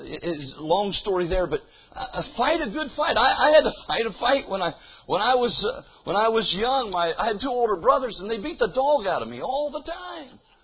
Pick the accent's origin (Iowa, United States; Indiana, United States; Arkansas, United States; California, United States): Indiana, United States; Marion; I was born and raised over in Marion, Indiana, about 400 miles east of here.